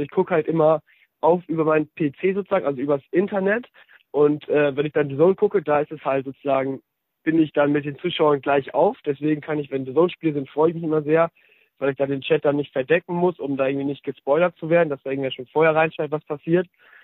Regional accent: Osnabrück, Lower Saxony, Germany; Aber ich komme halt aus Osnabrück und musste nach München.

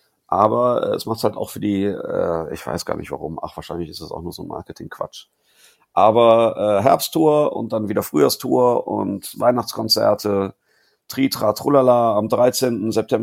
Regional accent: Cologne, North Rhine-Westphalia, Germany; wenn ich jetzt schon als Kölner mich erdreiste, als Zugereister einen Song über dieses Viertel, über dieses Quartier zu machen

